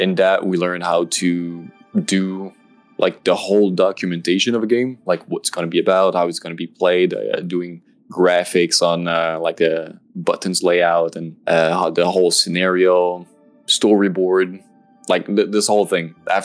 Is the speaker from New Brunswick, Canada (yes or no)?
yes; New Brunswick, Canada; I grew up in a small town in New Brunswick, Canada.